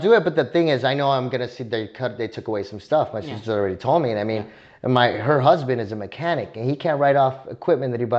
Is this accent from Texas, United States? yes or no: yes; El Paso, Texas, United States; Yes, it's hot, but I'm from El Paso, Texas.